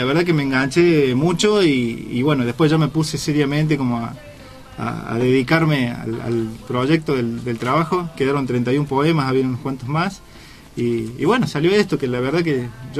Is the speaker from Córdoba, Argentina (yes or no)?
yes; Villa María, Córdoba, Argentina; tengo amigos poetas en Villa María, soy de Villa María